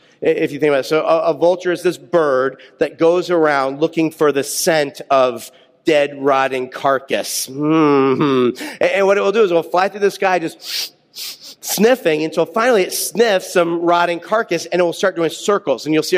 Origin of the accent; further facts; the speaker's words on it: Buffalo, New York, United States; I'm from Buffalo, New York.